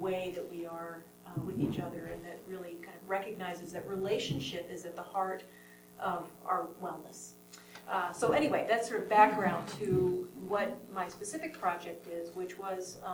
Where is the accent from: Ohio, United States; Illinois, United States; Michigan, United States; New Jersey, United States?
Illinois, United States; Chicago; I am from Chicago, Illinois.